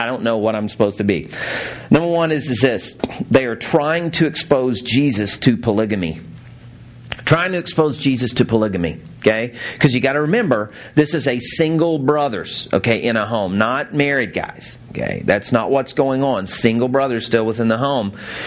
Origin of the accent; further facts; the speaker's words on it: the South, United States; Now, I grew up in the South, so we probably did it a little bit different than you.